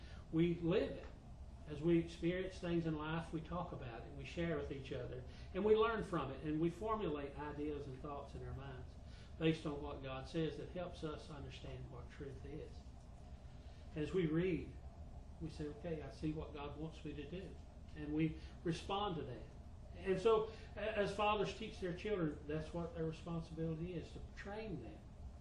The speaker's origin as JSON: {"language": "English", "region": "Kentucky", "country": "United States", "tie": "born there", "said": "I was from Eastern Kentucky, that's where I was born."}